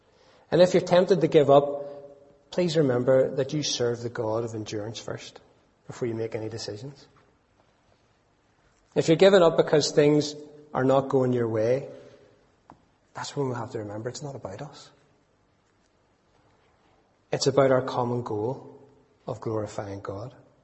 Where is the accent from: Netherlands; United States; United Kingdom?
United Kingdom; Northern Ireland; we can't just get out of this because we're from Northern Ireland.